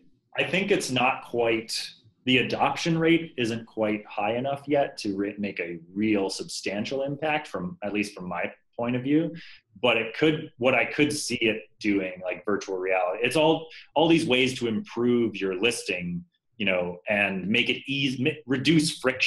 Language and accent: English; Fort Lauderdale, Florida, United States; moved away as an adult; also born or lived in Tallahassee, United States / Boston, United States / New York, United States; now in San Francisco, United States; I grew up in Fort Lauderdale. Then I moved to Tallahassee for college. Then I moved to Boston. Then I've spent some time in, you know, New York, and then I'm now in San Francisco, right?